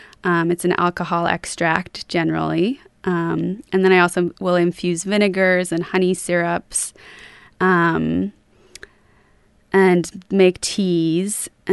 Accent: Astoria, United States; I was really sick growing up in Astoria.

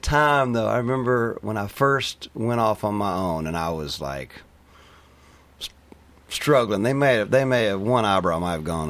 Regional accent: North Carolina, United States; As I said, I grew up in North Carolina. Both of my parents are classical music teachers.

